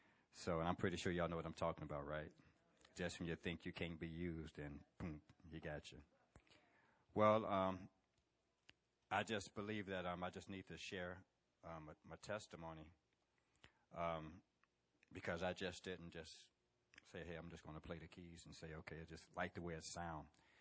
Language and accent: English; Chicago, Illinois, United States; But I was born in Chicago, Illinois in 1963.